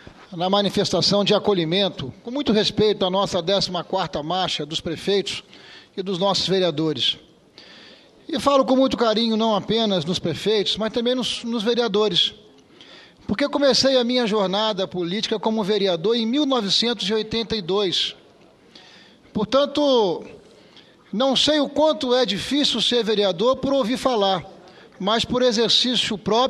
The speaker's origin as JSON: {"language": "Portuguese", "region": "Espírito Santo", "country": "Brazil", "said": "acho eu, como capixaba"}